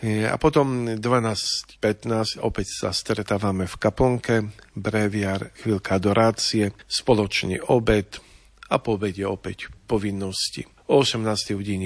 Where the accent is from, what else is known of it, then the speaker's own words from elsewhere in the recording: Polish-Slovak border area, Poland; Možno podľa prízvuku niektorí ste už na to prišli, že môj pôvod je z Poľska, ale z toho pohraničia polsko-slovenského, takže v podstate ja vždy hovorím, že som sa narodil na Colnici, lebo naozaj veľmi, veľmi blízko hraníc so Slovenskom.